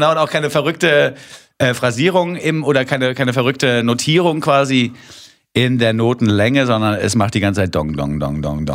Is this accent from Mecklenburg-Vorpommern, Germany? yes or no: no; Nuremberg, Bavaria, Germany; Hallo, ich komme aus Nürnberg.